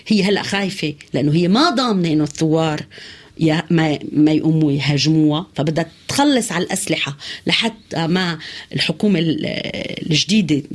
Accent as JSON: {"language": "Arabic", "country": "Syria", "said": "واللي نحن كتير خايفين صراحة كسوريين أنه ما تقوم تأخذ أراضي"}